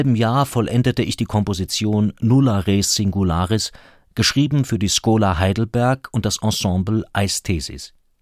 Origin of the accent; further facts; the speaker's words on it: Hungary; Doch während zahlreicher Familienbesuche in meiner Heimat Ungarn konnte ich auch negative Veränderungen